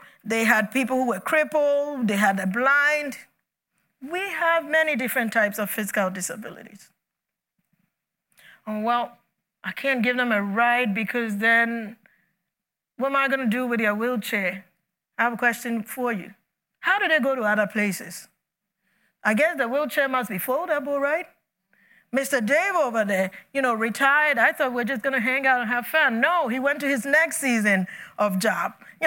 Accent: Ghana; When I was growing up in Ghana

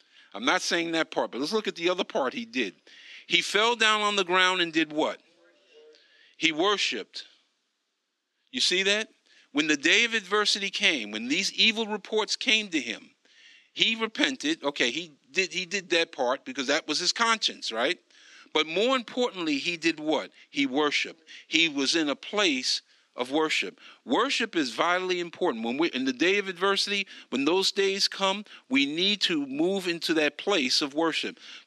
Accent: Bronx, New York, United States; see, I grew up in the Bronx, and people steal all the time.

